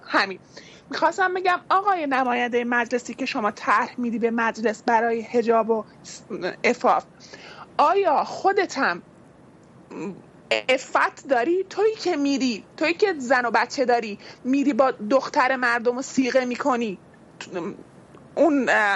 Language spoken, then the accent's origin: Persian; Iran; moved away; من خودم 3 سال از ایران اومدم بیرون، توی کشور کاملا آزاد دارم زندگی میکنم.